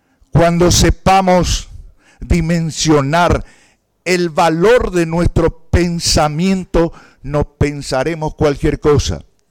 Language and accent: Spanish; Paraguay; Más allá de los colores, importan los colores, somos paraguayos todos.